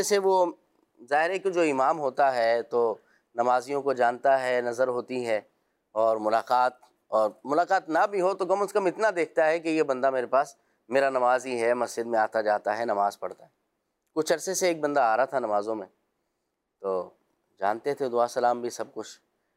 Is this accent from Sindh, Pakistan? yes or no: yes; Nawabshah, Sindh, Pakistan; میں نے کہا لو پھر تو کوئی مسئلہ ہی نہیں ہے، میں خود نواب شاہ کا ہوں۔